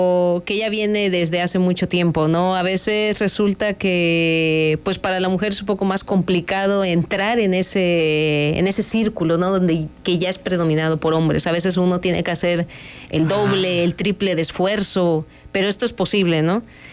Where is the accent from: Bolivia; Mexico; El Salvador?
Mexico; Ciudad del Carmen, Campeche; Soy oriunda de una pequeña isla llamada Ciudad del Carmen, en el Golfo de México